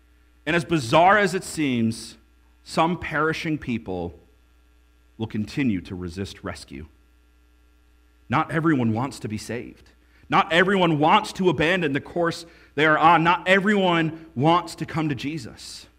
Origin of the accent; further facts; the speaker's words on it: New York, United States; Now, growing up in New York, Niagara Falls was not that exciting.